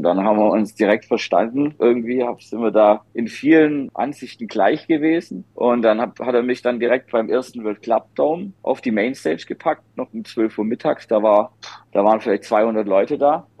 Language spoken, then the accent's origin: German; Stuttgart, Baden-Württemberg, Germany; als ich da dann wirklich gespielt habe, in meiner Heimatstadt auf dem Stuttgarter Schlossplatz